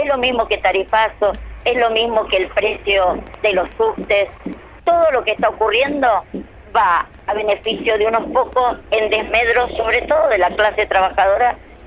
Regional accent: La Plata, Buenos Aires Province, Argentina; pero además soy de La Plata.

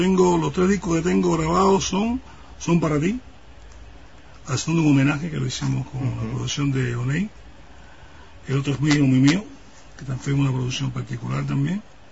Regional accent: Havana, Cuba; quise conmemorar a mi tierra, ¿no? Y uh-huh. Cuando estaba, le puse La Habana Vieja.

